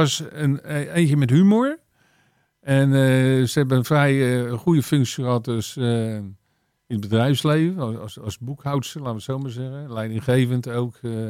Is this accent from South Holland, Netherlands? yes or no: yes; Rotterdam, South Holland, Netherlands; born there; En ik ben in Spangen geboren.